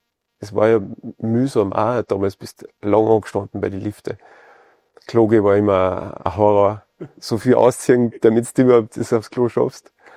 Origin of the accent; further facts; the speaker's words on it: Zell am See, Salzburg, Austria; aufgewachsen im Pinzgau, in Zell am See. Viel Schnee, auch damals schon Winter mit weniger Schnee.